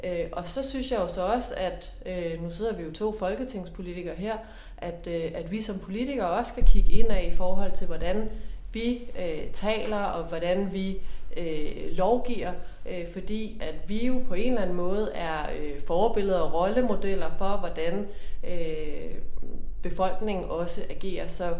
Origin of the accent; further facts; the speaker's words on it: Aalborg, North Denmark Region, Denmark; Så jo, jeg er fra Aalborg